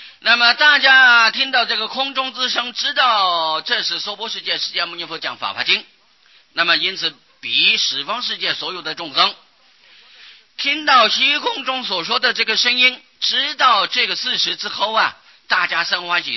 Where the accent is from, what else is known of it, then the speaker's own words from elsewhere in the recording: Taiwan; 我们台湾人啊，有好多啊还在念南无阿弥陀佛呀